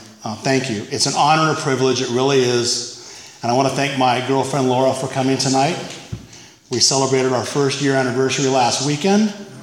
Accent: Phoenix, Arizona, United States; I grew up in Phoenix.

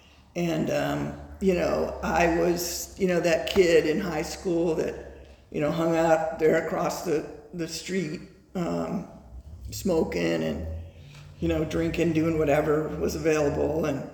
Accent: Covina, California, United States; And I grew up in the Covina area, San Gabriel Valley. I'm the youngest of two.

